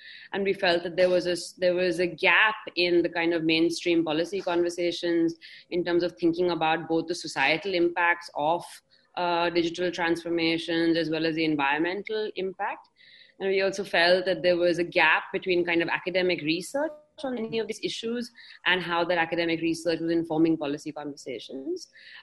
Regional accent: Delhi, India; I'm from Delhi and I have spent most of my professional life in Delhi.

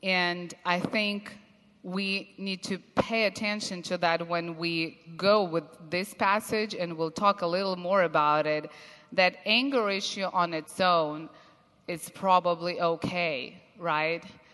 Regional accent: Russia; English is a second language; or even in my home country we have white knights, they're called, in St. Petersburg.

